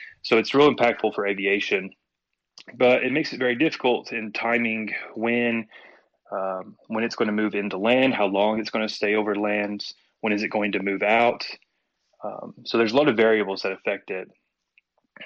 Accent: Tennessee, United States; now in Juneau, United States; So I will start off where I'm from and where I was raised. I'm actually from Tennessee. And I've not been in Juneau too terribly long.

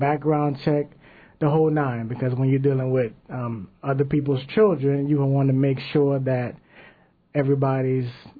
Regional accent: New Orleans, Louisiana, United States; We are from New Orleans. And it's pretty tough growing up there.

